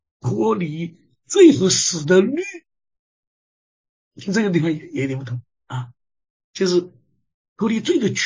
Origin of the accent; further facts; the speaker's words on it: China; now in Canada; 就像我们移民，我们从中国来到了加拿大